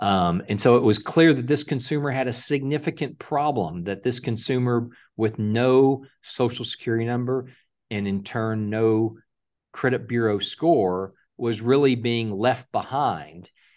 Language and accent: English; Dallas, Texas, United States; So I grew up in Dallas.